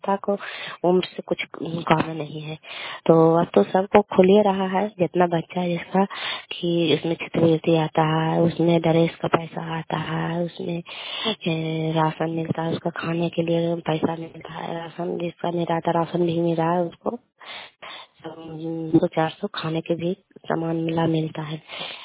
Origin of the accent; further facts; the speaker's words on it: Kalyanpur, Bihar, India; कल्याणपुर वाले बेलछी पंचायत प्रखंड चंडी जिला ललंदा का निवासी हूँ।